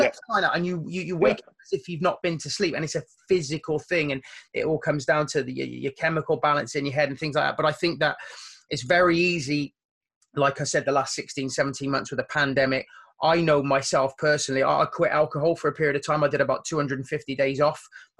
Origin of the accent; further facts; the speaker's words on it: England, United Kingdom; I'm an Englishman, but wishing you Scotsmen all the best now for Tuesday's game.